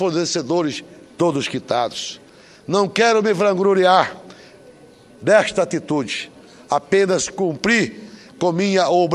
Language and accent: Portuguese; Várzea Grande, Mato Grosso, Brazil; gostaria apenas de expressar minha profunda fé nos destinos da minha cidade natal. Várzea Grande não é uma ilha, um terreno.